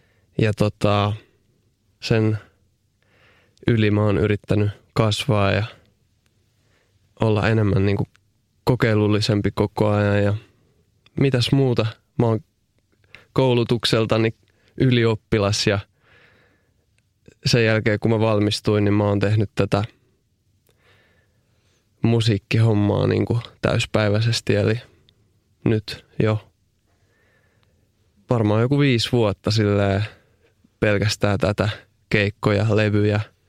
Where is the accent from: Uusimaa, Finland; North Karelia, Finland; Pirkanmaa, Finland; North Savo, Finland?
Uusimaa, Finland; Helsinki; No mä oon syntynyt Helsingissä aika tavalliseen perheeseen. Mun vanhemmat oli, tai on edelleen, ovat arkkitehtejä. Ja mun ensimmäinen koti oli Vallilassa, kaksio. Ja sieltä me muutettiin sitten Pohjois-Haagaa